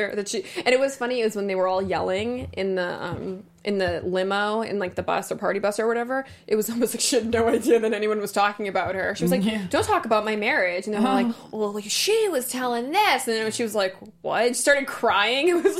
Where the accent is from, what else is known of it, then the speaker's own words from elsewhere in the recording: East Coast, United States; born there; Well, I mean, I'm East Coast. I was born in the East Coast, so...